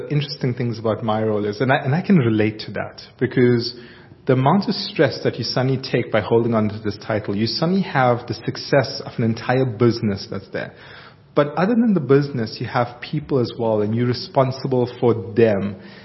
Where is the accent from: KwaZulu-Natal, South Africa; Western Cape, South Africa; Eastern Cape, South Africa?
KwaZulu-Natal, South Africa; Durban; So I grew up in Durban in an area called Clare Estates.